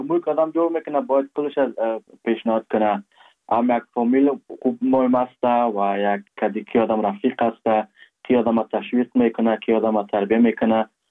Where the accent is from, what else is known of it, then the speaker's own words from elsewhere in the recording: Kabul, Afghanistan; از کابل هستم. پدر جانم که مهاجر جان مردوشان از کابل هست، پدر کلانای ما از کابل هست.